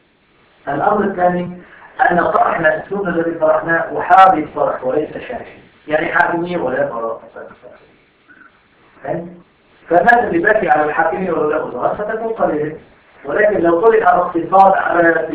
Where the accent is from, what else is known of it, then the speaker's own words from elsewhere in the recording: Syria; عندنا في سوريا ممكن الناس تموت من اجل الخلاف على التجاره